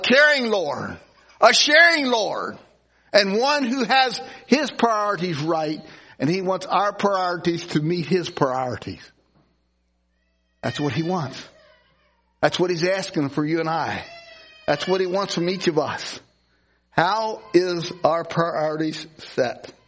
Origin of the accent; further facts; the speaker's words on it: United States; being an American, it's a little hard to know how it works in Costa Rica.